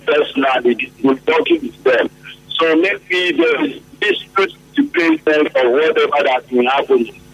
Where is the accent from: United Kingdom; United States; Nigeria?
Nigeria; Obele; I'm from Obele.